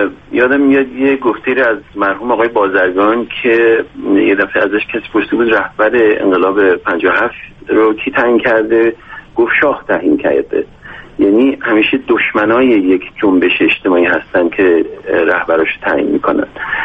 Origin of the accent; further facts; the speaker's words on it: Iran; moved away; ماهای ایرانیایی که خارج از ایران هستیم